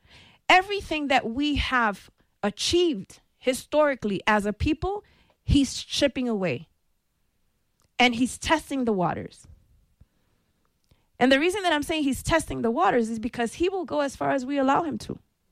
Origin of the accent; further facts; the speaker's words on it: New York, United States; I'm from New York. We know it.